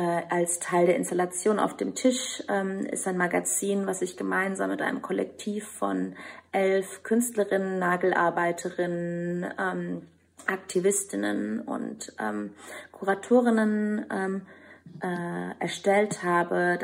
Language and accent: German; Albania; German is a second language; in meinem Heimatland Albanien entstanden ist